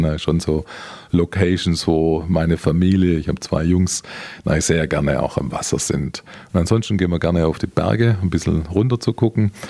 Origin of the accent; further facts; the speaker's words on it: Baden-Württemberg, Germany; das Oberbayerische liegt mir als Schwabe auch.